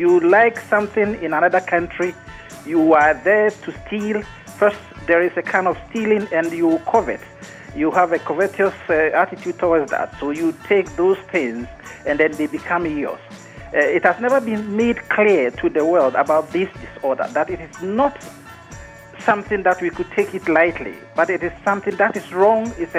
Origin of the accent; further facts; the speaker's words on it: Ghana; also born or lived in England; now in Sweden; I live in Sweden. Originally, I come from Ghana, but I live in Sweden for about 20 years.